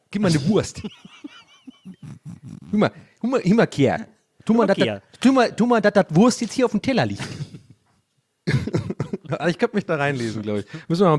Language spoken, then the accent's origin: German; Rhineland, Germany; Ich bin ein echter Rheinländer.